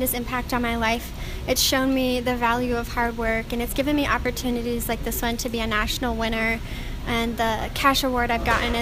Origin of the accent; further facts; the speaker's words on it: Rigby, Idaho, United States; I am a freshman from Rigby, Idaho